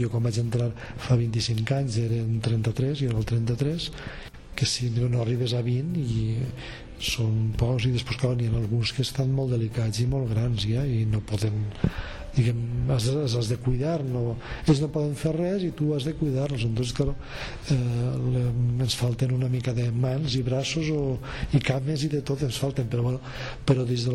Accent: Vila-real, Valencian Community, Spain; Allà on jo soc de Vila-real, tot el País Valencià no hi ha cap monestir.

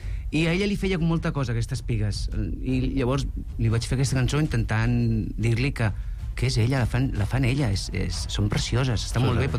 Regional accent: Sabadell, Catalonia, Spain; Hola, Sabadell, com esteu? Estic molt contenta. I no sé, Sabadell, que és el meu poble.

